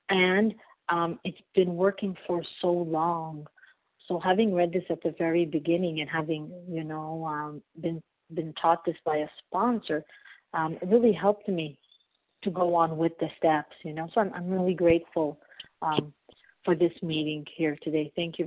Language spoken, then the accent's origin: English; Montreal, Quebec, Canada; I'm from Montreal, Canada, a grateful, recovered, compulsive eater.